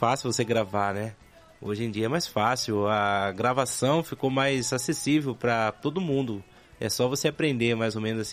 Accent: Rosário Oeste, Mato Grosso, Brazil; now in Cuiabá, Brazil; Porque até então a gente vinha de Rosário Oeste... E lá é como se fosse assim, uma carreira mais amadora, né? Uhum. Então, quando a gente veio para Cuiabá lá em 2004

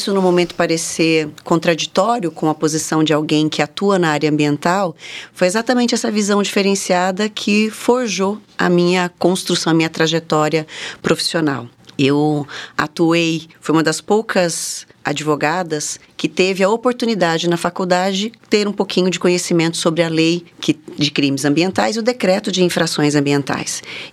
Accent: Alta Floresta, Mato Grosso, Brazil; Exatamente, mato-grossense de Alta Floresta, porção amazônica do estado de Mato Grosso.

